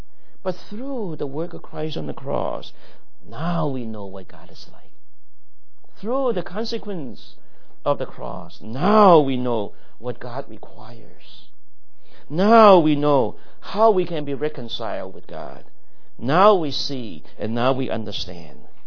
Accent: China; you and I, we come from the Chinese history and background and culture.

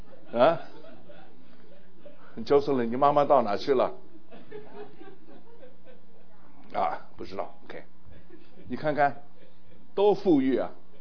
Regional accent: China; 我们中国人很复杂不同的地方都是中国人，就是一个简单的 bicycle 的名称都不同，脚踏车最合理。

